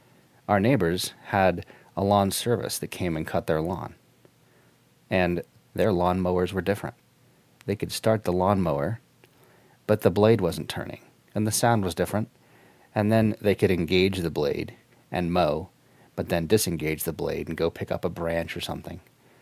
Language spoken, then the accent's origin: English; Florida, United States; I grew up in Florida, and we occasionally would end up out on a boat with friends 30 or so miles out fishing